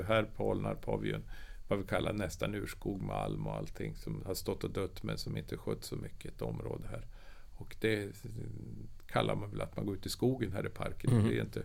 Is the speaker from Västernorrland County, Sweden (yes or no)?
no; Östersund, Jämtland County, Sweden; jag kommer ju från Östersund och jag har en barack uppe i fjällen